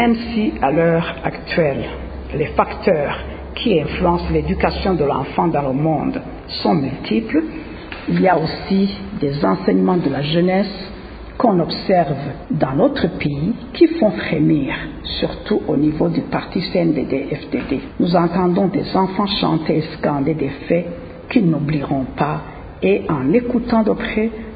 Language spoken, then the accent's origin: French; Burundi; Chez nous au Burundi, si on regarde les moments difficiles qu'a traversé le pays